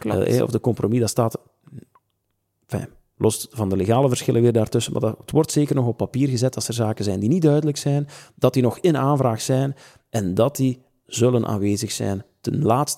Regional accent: Izegem, Flanders, Belgium; ik ben van Isegem, dus toen ze daar het ouderlijk huis kochten in de jaren 90

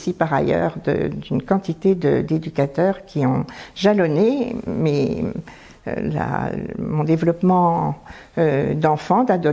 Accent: Arc-et-Senans, Bourgogne-Franche-Comté, France; j'ai grandi dans un magnifique village qui s'appelle Arquesnans, dans le département du Doubs.

